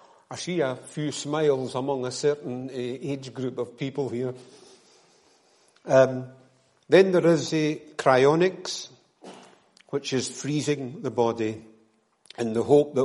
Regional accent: Clydebank, Scotland, United Kingdom; Now, I was born and brought up in Clydebank

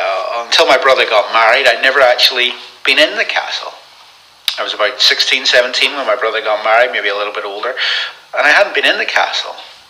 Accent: Carrickfergus, Northern Ireland, United Kingdom; The place I grew up in Northern Ireland, it was a little place called Carrickfergus.

